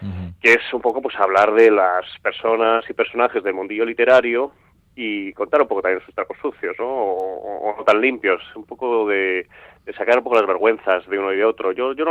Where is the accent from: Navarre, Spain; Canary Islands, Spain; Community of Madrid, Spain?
Navarre, Spain; Pamplona; Será que soy de Pamplona y al final somos todos mucho más pudorosos